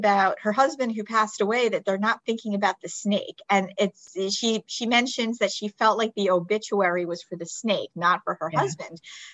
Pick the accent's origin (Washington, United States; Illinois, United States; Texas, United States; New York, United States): New York, United States; I mean, I grew up here in New York, but I spent a lot of time going down to visit my snowboard grandparents down in Palm Beach.